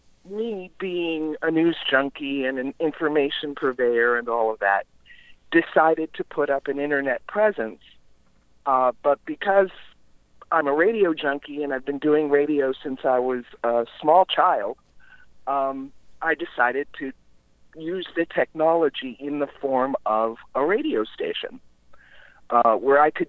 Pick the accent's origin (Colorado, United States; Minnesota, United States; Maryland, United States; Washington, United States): Maryland, United States; Baltimore; I grew up in Baltimore, and as a matter of fact, just for the sake of honesty, I am sitting in Baltimore right now. I'm visiting my mother.